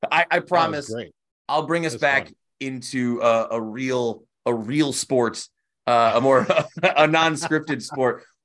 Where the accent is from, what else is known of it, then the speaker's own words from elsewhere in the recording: Utica, New York, United States; I don't think they would have let me say that I was from Utica.